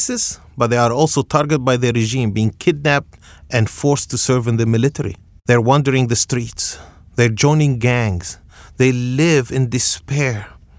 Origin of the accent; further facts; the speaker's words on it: Lebanon; now in United States; My friends, I grew up in Lebanon, but I have also spent many years in the United States.